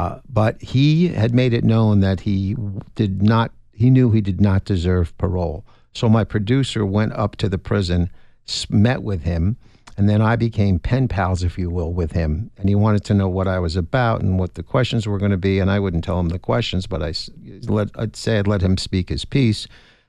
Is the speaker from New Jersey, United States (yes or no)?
yes; New Jersey, United States; I grew up in New Jersey.